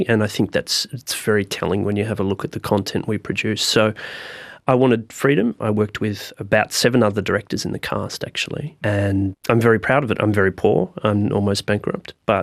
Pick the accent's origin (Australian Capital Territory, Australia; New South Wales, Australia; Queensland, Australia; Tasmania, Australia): Tasmania, Australia; Hobart; moved away as an adult; I was born in Hobart. I lived my first 25 years there.